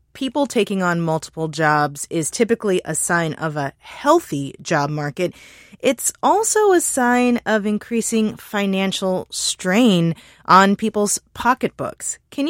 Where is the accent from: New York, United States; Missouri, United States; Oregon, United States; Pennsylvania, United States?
Missouri, United States; or I'm from Missouri, we had plans in places for tornadoes.